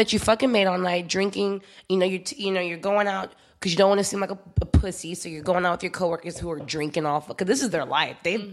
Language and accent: English; Houston, Texas, United States; Like, I'm from Houston. And in Houston, it's like, sure, of course, all that same shit definitely occurs in Houston.